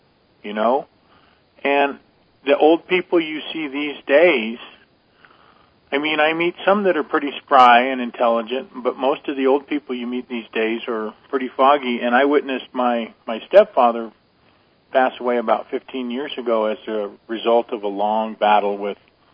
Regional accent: California, United States; And I remember where I grew up out in California. It had been an agricultural community, but it turned into city like all the rest of Southern California.

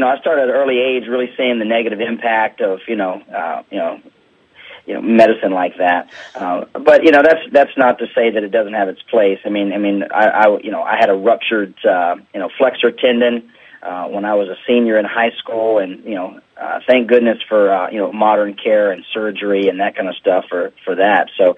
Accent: North Carolina, United States; I'm a good old boy from North Carolina. I grew up in the South, single wide trailer, you know, chickens in the front yard kind of thing.

